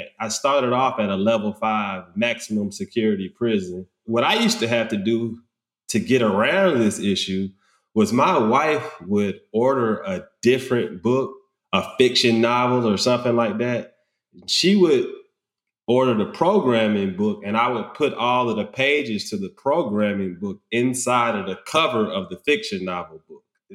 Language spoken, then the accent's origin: English; Atlanta, Georgia, United States; also born or lived in Queens, New York; I'm based in Atlanta, Georgia. I was born in Queens, New York. I moved here it really doesn't count because I've been here since I've been like 4 years old.